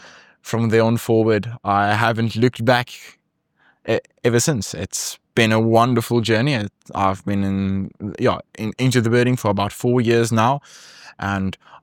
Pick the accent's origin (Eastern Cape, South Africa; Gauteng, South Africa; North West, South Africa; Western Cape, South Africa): North West, South Africa; Rustenburg; I come from Rustenburg in the Northwest Province.